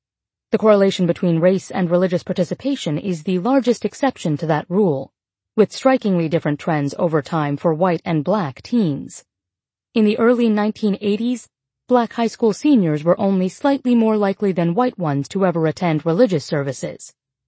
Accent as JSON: {"language": "English", "town": "Irving", "region": "Texas", "country": "United States", "tie": "born or raised there", "said": "which I experienced firsthand growing up in Irving, Texas, which at one time claimed to have more churches per capita than any other city in the country."}